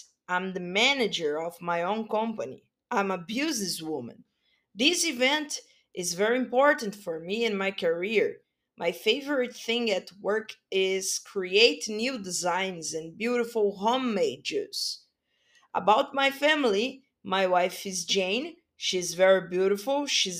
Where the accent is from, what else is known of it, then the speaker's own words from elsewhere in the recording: Brazil; I'm from Brazil.